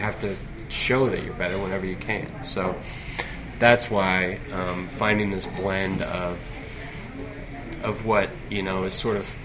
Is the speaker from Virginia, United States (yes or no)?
no; Portland, Oregon, United States; the first thing she says to me when she knows I'm from Portland is, wow, Multnomah County Library System is among the top two or three library systems in the country.